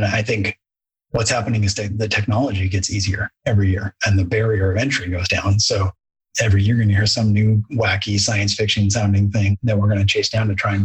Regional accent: Seattle, Washington, United States; now in Santa Barbara, United States; I grew up in Seattle and I just got tired of the rain. And so we interviewed and looked at spots and we liked Santa Barbara. So we moved to Santa Barbara

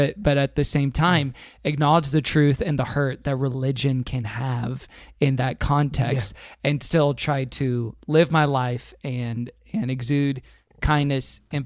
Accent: Houston, Texas, United States; now in Pasadena, United States; We're both in Pasadena, California. I grew up in Houston, Texas, though, so not too far from

